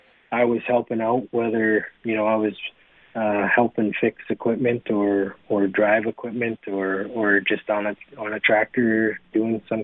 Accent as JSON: {"language": "English", "town": "Lethbridge", "region": "Alberta", "country": "Canada", "tie": "born or raised there", "said": "So I grew up just outside of Lethbridge, Alberta"}